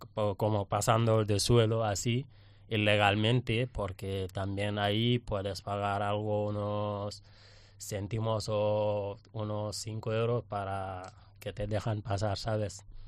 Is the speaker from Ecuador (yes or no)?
no; Senegal; moved away as an adult; Sí, soy de Senegal.